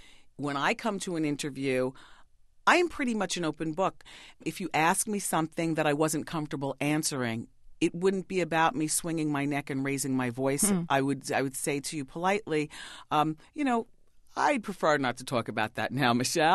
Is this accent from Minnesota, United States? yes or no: no; New Jersey, United States; Growing up in New Jersey, a suburb of New York, that part of Jersey that I grew up, I'm 48 years old.